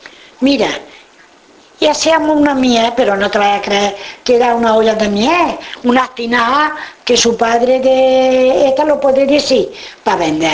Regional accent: Madrid, Community of Madrid, Spain; entonces soy madrileño.

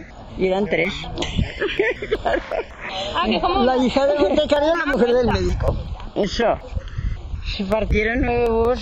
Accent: Muro de Roda, Aragon, Spain; born there; Eso, nací en Muro de Roda. Provincia Huesca.

